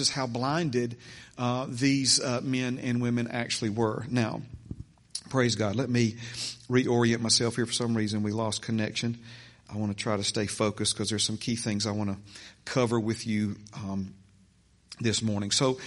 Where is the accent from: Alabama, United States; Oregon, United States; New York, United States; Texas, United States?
Alabama, United States; Hueytown; I was born and raised in Hueytown, Alabama.